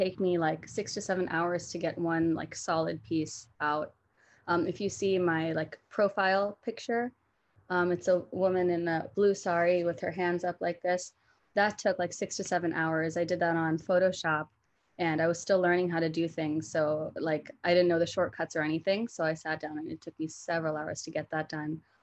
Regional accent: New Hampshire, United States; Well, growing up, I grew up in a mostly like white area. I grew up in New Hampshire.

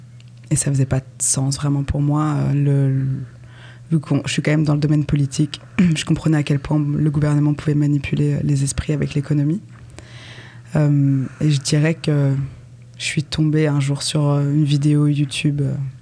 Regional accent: France; moved away as an adult; now in Quebec, Canada; j'ai 27 ans, je suis française, nouvelle immigrée au Québec.

